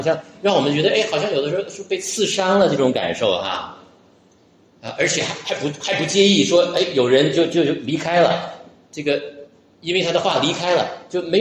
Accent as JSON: {"language": "Chinese", "town": "Shenyang", "region": "Liaoning", "country": "China", "said": "一个沈阳的，我是沈阳人"}